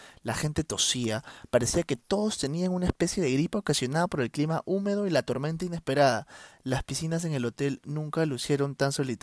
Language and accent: Spanish; Peru; Yo soy peruano y ella luxemburguesa, respondo.